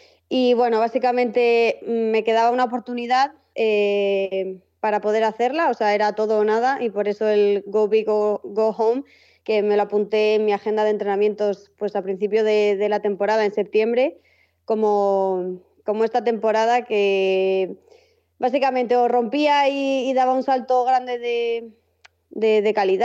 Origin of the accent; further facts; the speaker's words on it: Madrid, Community of Madrid, Spain; also born or lived in Las Palmas; O sea, simplemente nací en Las Palmas y me he criado en Madrid.